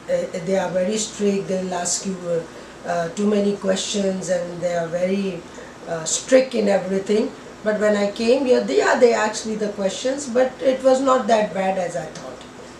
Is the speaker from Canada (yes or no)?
no; Pakistan; now in United States; Pakistan.